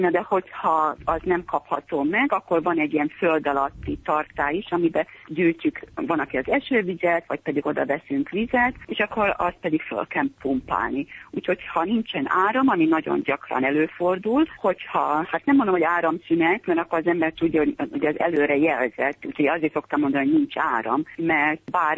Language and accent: Hungarian; Budapest, Hungary; Én igazi pesti lány voltam, de mivel ott nőttem föl, nekem nagyon-nagyon nehéz volt beilleszkedni egy olyan helyre, ahol kútból kellett a vizet hozni, ahol állatokat kellett tartani